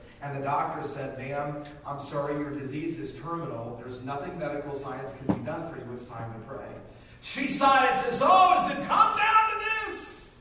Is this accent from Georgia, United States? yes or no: yes; Atlanta, Georgia, United States; We grew up in Atlanta, Georgia, and it was a classic soccer team.